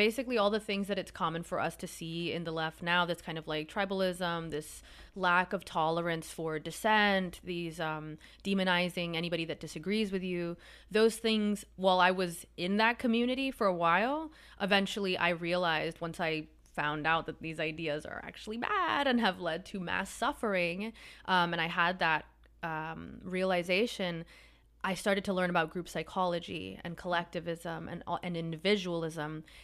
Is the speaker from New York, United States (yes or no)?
no; Miami, Florida, United States; So I was born in Miami. My family is Cuban American or my mom is Cuban. My dad was born in Miami. He's kind of just like broadly Nordic white American. And so I was raised there